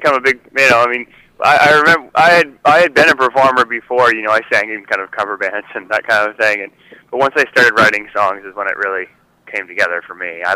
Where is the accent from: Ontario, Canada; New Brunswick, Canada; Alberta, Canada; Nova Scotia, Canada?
New Brunswick, Canada; Fredericton; I grew up in Fredericton, and I started in about grade 5.